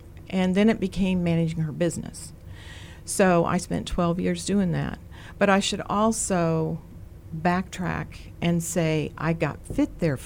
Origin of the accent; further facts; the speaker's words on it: Greencastle, Indiana, United States; And growing up, I grew up in Greencastle, Indiana.